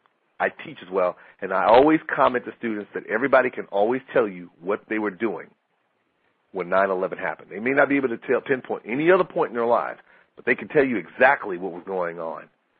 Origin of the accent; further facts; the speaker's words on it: Arkansas, United States; I know I'm going to mess this up because I'm from Arkansas and I mess up stuff all the time